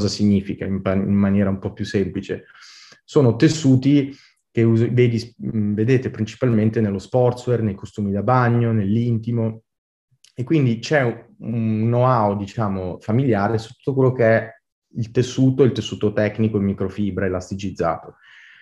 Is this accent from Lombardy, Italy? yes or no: yes; Lombardy, Italy; moved away as an adult; io nasco in Italia, sono nato in Lombardia, cresciuto in Brianza, ho studiato fino ai 19 anni in Italia